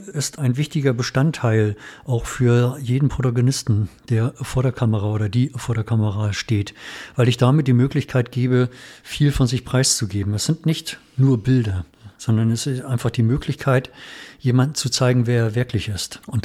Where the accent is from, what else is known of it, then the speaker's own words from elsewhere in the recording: Hamburg, Germany; born there; für mich als gebürtigen Hamburger